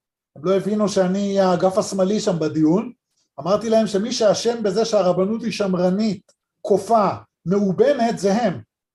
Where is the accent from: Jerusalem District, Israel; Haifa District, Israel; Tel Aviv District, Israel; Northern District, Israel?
Tel Aviv District, Israel; Bnei Brak; אני כשבאתי מבני ברק